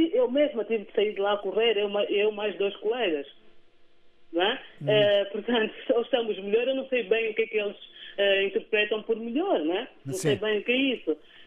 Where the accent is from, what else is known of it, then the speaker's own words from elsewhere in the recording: Angola; Eu tenho o direito, como angolana, de ter água.